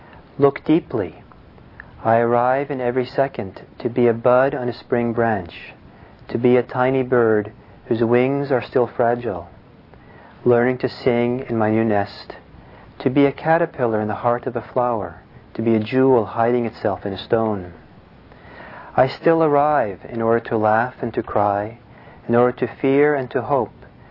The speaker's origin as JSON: {"language": "English", "town": "Los Angeles", "region": "California", "country": "United States", "tie": "born or raised there", "said": "but growing up in Los Angeles in the 60s, you know, every day in the second or third page of the newspaper, there'd be all the photographs of all the guys who'd been killed."}